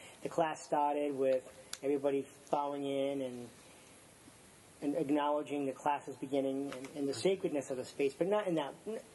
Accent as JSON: {"language": "English", "region": "Rhode Island", "country": "United States", "moved": "as an adult", "said": "When I moved up, I'm from Rhode Island, so when I moved up here in 93"}